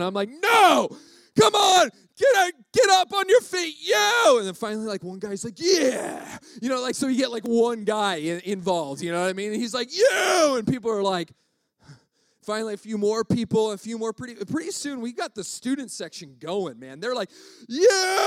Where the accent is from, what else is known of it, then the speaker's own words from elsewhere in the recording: Arizona, United States; And I grew up in Arizona. College football's not that big of a deal, okay?